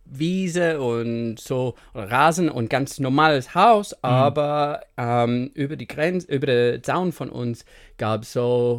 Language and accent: German; New South Wales, Australia; German is a second language; now in Germany; Ich komme aus Australien, aus einer kleinen Stadt, kleine Bergregion, 2 Stunden von Sydney, the Blue Mountains. Und ja, ich bin eigentlich in the Bush aufgewachsen, mit viel Platz und Raum und viel Freilauf.